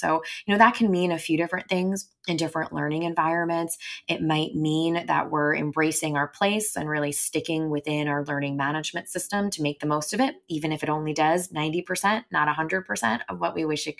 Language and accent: English; New York, United States; also born or lived in Delaware; So I came in a pretty traditional route back to my home state of New York after doing my undergraduate degree in Delaware.